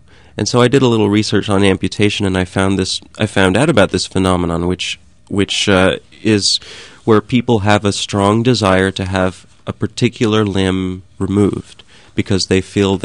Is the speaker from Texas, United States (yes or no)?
yes; Donna, Texas, United States; I knew that I wanted to be... a creative musician when I was there and growing up in Donna, Texas.